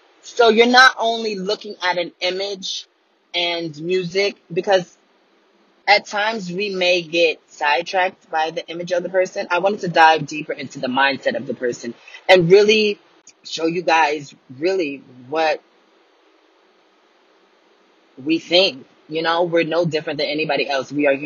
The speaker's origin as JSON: {"language": "English", "region": "New Jersey", "country": "United States", "tie": "born or raised there", "said": "I am from New Jersey, born and raised."}